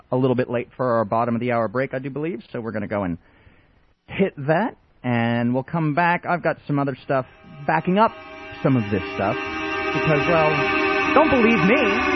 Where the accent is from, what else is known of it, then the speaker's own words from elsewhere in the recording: New Jersey, United States; born there; accent: mutt; also born or lived in Texas / Northern California / Northern Germany; Well, I was born in New Jersey.